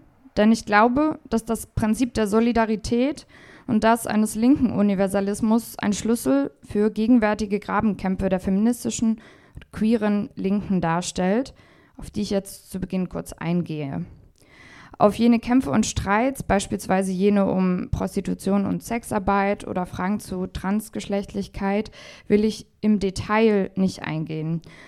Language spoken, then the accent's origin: German; Brandenburg, Germany; Ich komme aus der Lausitz ursprünglich, also aus Brandenburg, und irgendwie fühlt sich das immer so an, ein bisschen wie da, wo ich herkomme hier.